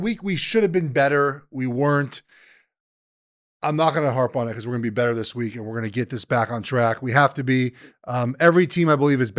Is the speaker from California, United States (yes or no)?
yes; Los Angeles, California, United States; I grew up here in Los Angeles and I grew up playing sports in perfect weather for almost the entire season long